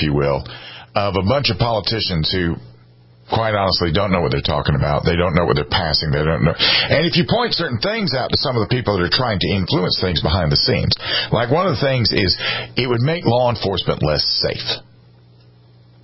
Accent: Columbia, United States; I grew up in Columbia.

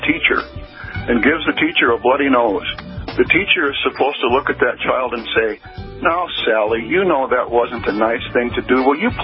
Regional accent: West Fargo, North Dakota, United States; When I grew up in West Fargo, you walked in the front door of our house, there was a closet off to the right there, a coat closet.

